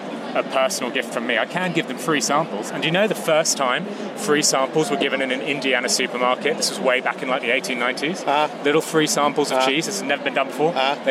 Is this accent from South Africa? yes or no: no; United Kingdom; And I'm British, so I'm like, oh, I'm comfortable now.